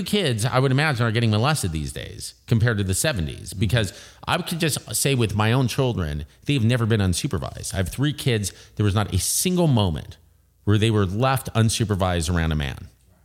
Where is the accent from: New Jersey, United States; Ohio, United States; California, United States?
California, United States; So, I grew up on the West Side, but I'd take the number 2 bus to the Cafe de Grand in Hollywood to see shows.